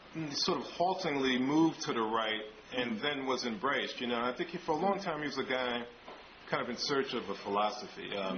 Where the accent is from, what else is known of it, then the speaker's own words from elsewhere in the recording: New York, United States; as we used to say when I was a kid growing up in New York